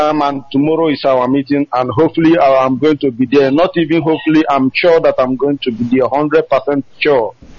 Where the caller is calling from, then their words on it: Dakar, Senegal; I'm calling from Dakar, Senegal.